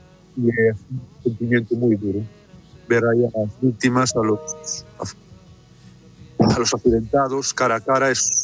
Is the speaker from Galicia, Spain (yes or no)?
yes; Galicia, Spain; como los gallegos guardamos todo para adentro.